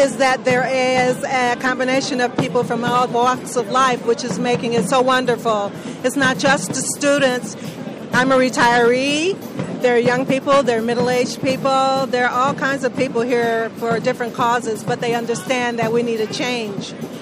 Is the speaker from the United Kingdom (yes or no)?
no; Michigan, United States; I'm from Michigan. And I took a bus here, Megabus.